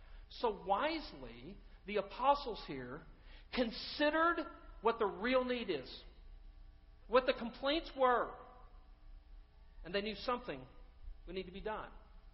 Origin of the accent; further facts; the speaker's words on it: Texas, United States; When I grew up in Texas, it was people from Arkansas.